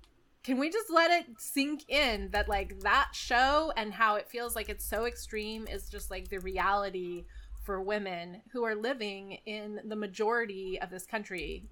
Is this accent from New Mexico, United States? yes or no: yes; New Mexico, United States; I grew up in New Mexico